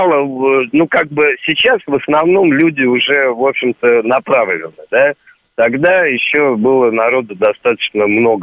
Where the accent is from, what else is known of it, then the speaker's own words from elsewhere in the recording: Moscow, Russia; Меня зовут, я из Москвы.